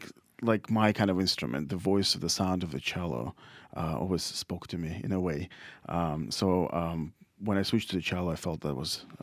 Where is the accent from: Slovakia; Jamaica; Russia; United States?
Russia; Saint Petersburg; I grew up in St. Petersburg, Russia. My childhood, yes, pretty much.